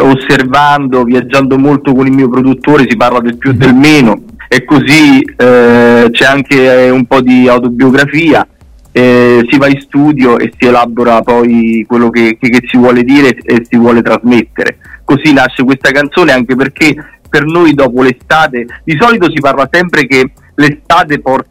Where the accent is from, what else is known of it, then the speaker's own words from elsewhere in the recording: Cassino, Lazio, Italy; io vengo da Cassino